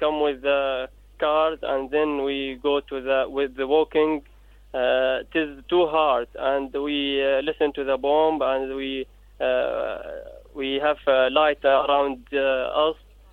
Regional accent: Daraa, Daraa Governorate, Syria; English is a second language; moved away as an adult; now in Jordan; I am from Dara. I came to Jordan for 6 months.

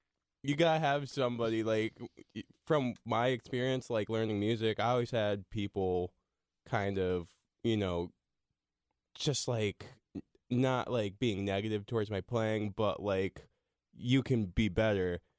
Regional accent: Middletown, Connecticut, United States; I'm from, like, Middletown, Connecticut area.

